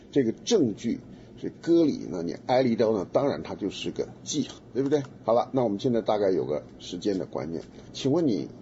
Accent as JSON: {"language": "Chinese", "country": "Taiwan", "said": "我从台湾来就对这个话非常敏感了"}